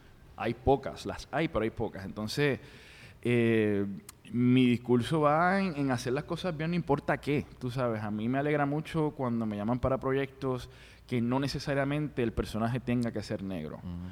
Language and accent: Spanish; Puerto Rico; pero yo soy de Puerto Rico. Mis dos padres son de Puerto Rico.